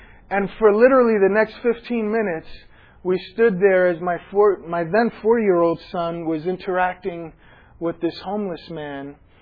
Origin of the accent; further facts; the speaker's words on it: New York City, New York, United States; I'm from New York City. We've got an amazing Chinatown in Manhattan, another one in Brooklyn.